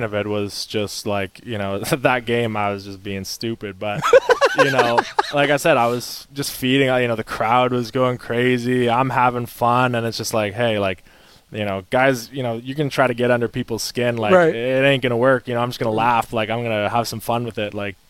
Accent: Whitby, Ontario, Canada; I got to take it back home to the city where I grew up in Whitby, Ontario.

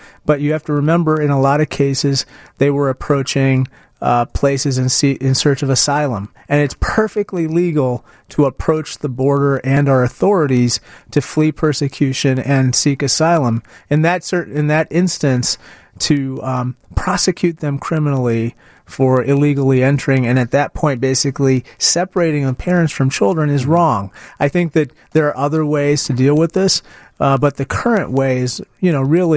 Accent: Peoria, Illinois, United States; You know, basically, I'm from Peoria.

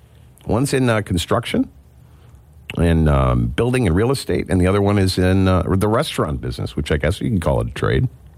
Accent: Leicester, New York, United States; When I grew up down in Lester, in between Lester and Mount Morris, there was a food processing plant where you drive by.

